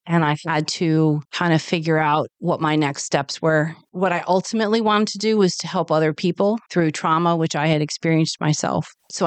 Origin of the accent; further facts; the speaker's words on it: Ashton, United States; Where I grew up in Ashton